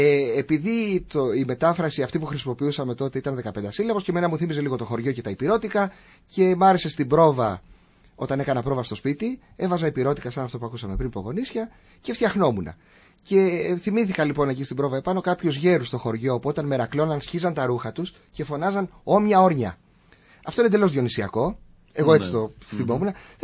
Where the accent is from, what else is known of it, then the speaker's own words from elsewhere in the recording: Pogoni, Epirus, Greece; Γιατί είμαι από το Πογόνι. Και από μάνα και από πατέρα.